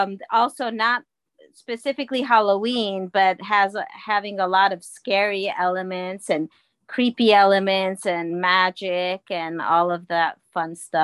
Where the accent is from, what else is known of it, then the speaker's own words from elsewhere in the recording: Argentina; I'm going to recommend an Argentine writer. I'm from Argentina.